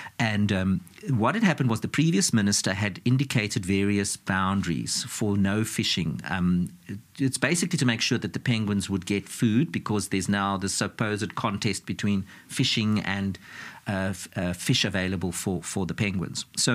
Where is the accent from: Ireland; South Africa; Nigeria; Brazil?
South Africa; Because they know I'm from South Africa and everything and about the penguins.